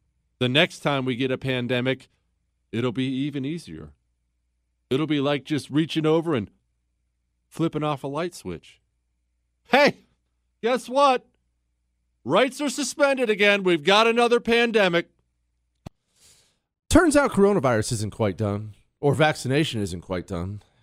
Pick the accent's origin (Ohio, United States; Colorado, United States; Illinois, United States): Ohio, United States; You see, when I was a kid, we lived in Ohio. I was born in Ohio. That's where still most of my family is.